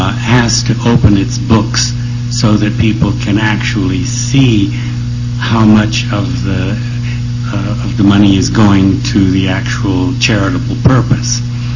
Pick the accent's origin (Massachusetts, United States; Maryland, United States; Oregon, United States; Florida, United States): Oregon, United States; my home state of Oregon, which was where Sue and a number of us are from